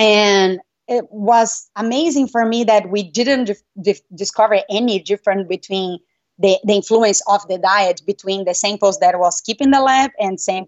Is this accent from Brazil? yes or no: yes; Brazil; I think around 4 years old, I'm from Brazil